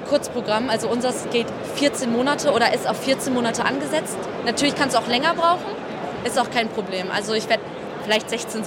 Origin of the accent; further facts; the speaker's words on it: Bremen, Germany; ich bin aus Bremen